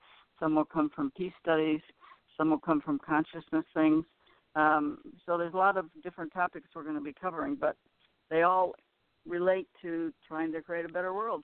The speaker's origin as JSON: {"language": "English", "region": "Michigan", "country": "United States", "tie": "born or raised there", "said": "Well, I grew up in Michigan. I went to University of Michigan undergraduate."}